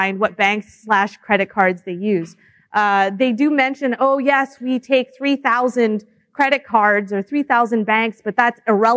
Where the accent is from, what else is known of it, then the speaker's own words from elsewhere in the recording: Canada; And as a Canadian, that's a little bit annoying